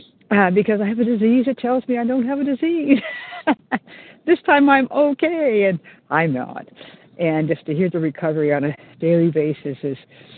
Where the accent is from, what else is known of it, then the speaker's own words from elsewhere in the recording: California, United States; from California.